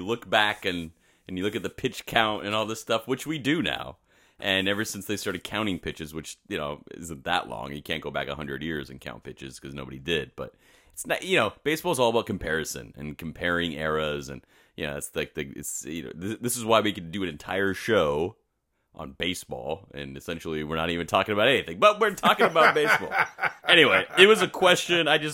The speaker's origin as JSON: {"language": "English", "region": "California", "country": "United States", "tie": "born or raised there", "said": "growing up in SoCal"}